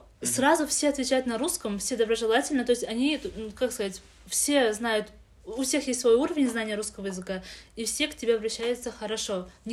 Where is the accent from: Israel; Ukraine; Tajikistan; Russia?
Tajikistan; Khujand, Sughd; я не в Худжанде живу, я просто сказала, что я из Худжанда.